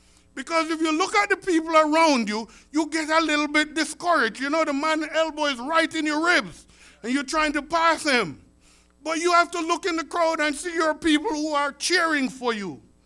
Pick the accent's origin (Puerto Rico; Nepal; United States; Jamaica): Jamaica; when I was growing up in Jamaica